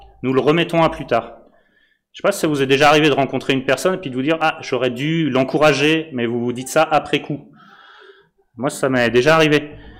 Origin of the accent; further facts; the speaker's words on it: Hauts-de-France, France; Bon, désolé les nordistes qui m'écoutent, je suis un nordiste aussi.